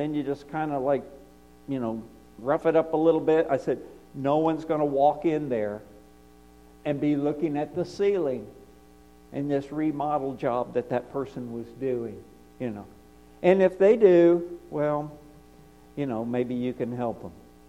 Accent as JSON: {"language": "English", "region": "Texas", "country": "United States", "tie": "born or raised there", "also_born_or_lived": "Ohio", "said": "Move around, you know, growing up in Texas and later up in Ohio. But as I began to move around, and I'm preaching in Tennessee"}